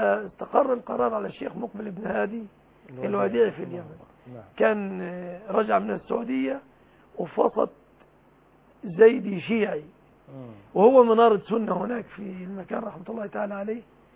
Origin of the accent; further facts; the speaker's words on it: Egypt; أنا مصري ما أعرفش إيه يعني قصة يضم ويؤمن.